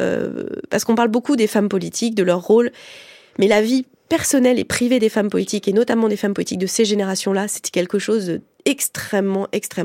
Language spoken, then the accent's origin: French; France; en tant que Française, parce que j'aime mon pays